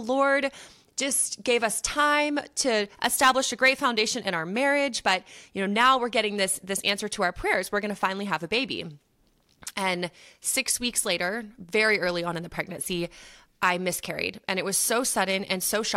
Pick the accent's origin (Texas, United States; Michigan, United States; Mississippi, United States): Texas, United States; So like you said … from Texas over here in the US.